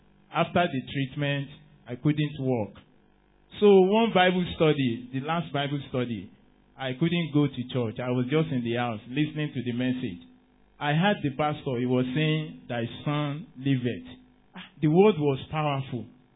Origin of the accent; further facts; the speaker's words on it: Otun, Ekiti, Nigeria; I'm from Otun, Ekiti.